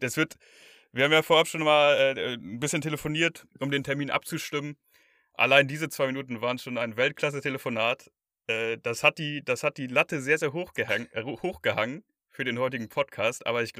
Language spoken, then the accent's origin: German; Hamburg, Germany; ich komme aus Hamburg, aber jetzt dieses Wochenende bin ich nicht da.